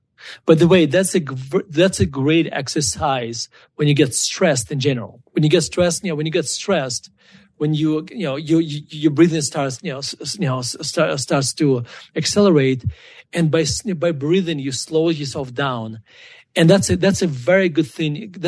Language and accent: English; Russia; So when I grew up in Russia, I only had Pepsi or Coke once when I was like 16 years old